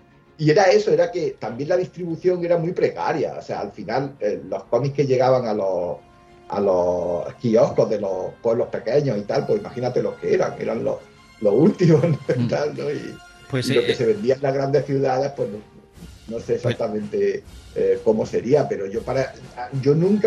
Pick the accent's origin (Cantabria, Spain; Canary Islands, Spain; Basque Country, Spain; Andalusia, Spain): Andalusia, Spain; La Carolina; yo recuerdo los cómics que yo alquilaba en el kiosco de mi pueblo, en La Carolina, en Jaén